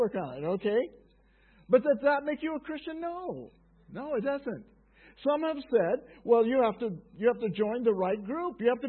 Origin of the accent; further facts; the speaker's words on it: United States; Now, I'm from America, so we have a city called Philadelphia.